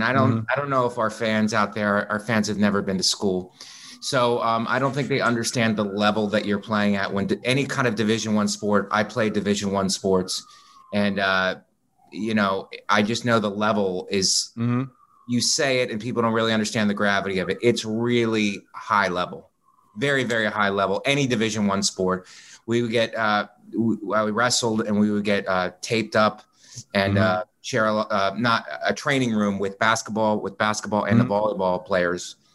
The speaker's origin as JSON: {"language": "English", "region": "Ohio", "country": "United States", "tie": "born or raised there", "also_born_or_lived": "Florida", "said": "I grew up half and half. I grew up in Ohio, half in Ohio with cold, and then half in Florida with warm."}